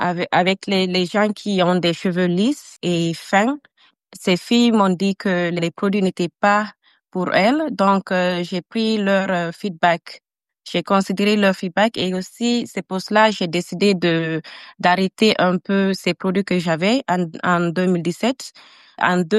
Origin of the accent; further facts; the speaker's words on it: Guinea; now in Australia; Je suis d'origine de la Guinée. Quand j'ai déménagé en Australie en 2017, j'ai voulu ressembler à la majorité des gens de l'Australie